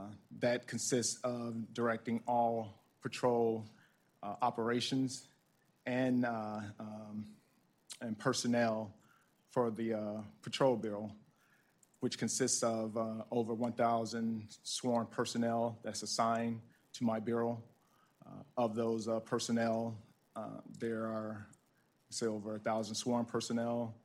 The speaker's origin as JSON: {"language": "English", "region": "Mississippi", "country": "United States", "moved": "yes", "lives_now": "Milwaukee, United States", "said": "Been living in the state for 44 years and call Milwaukee home for 44 years, although originally I'm from Mississippi. So proudly call Wisconsin my home for the past 44 years."}